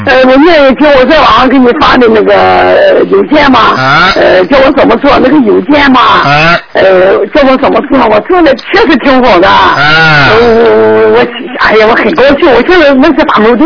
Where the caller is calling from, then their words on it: Qingdao, Shandong, China; 我是青岛的